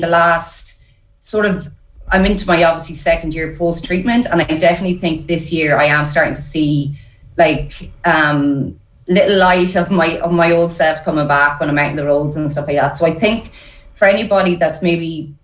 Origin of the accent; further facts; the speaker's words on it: Ireland; I think even as Irish people, like we try to take it on everything ourselves